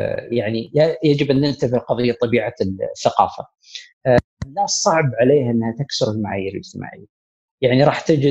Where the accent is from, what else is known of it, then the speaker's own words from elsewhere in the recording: Saudi Arabia; إحنا عندنا في السعودية في ثقافة اللي هي متمركزة حول الأسرة